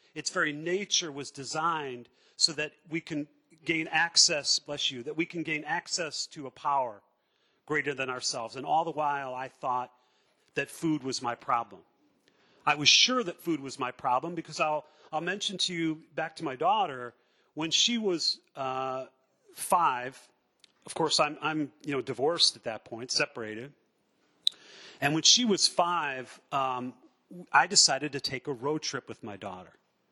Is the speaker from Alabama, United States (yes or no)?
no; Chicago, Illinois, United States; I'm a recovered compulsive overeater, and I'm from Chicago.